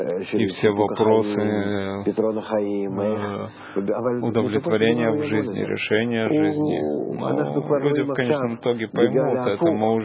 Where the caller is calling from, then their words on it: Beit Shemesh, Jerusalem District, Israel; я из Бет-Шемеш.